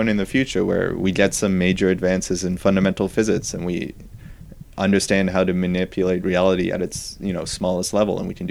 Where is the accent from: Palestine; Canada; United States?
Canada; I mean, I'm Canadian, so I can't vote in this country